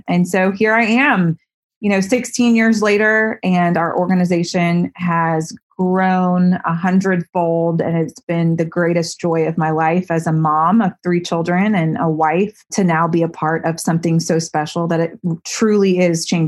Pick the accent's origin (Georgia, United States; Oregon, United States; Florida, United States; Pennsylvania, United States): Georgia, United States; Atlanta; I'm an Atlanta girl, and I came down the Highway 316 to Athens, Georgia to become a Bulldog.